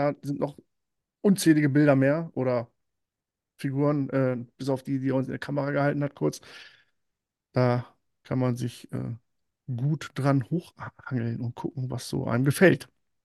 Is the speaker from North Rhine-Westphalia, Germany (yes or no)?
no; Hanover, Lower Saxony, Germany; Ich komme ja aus der Region Hannover. Ist ja jetzt nicht so weit nach oben.